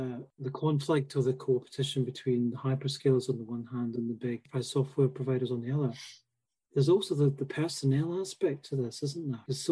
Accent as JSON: {"language": "English", "region": "Scotland", "country": "United Kingdom", "said": "No, I'm Scottish, so I know absolutely nothing about cricket."}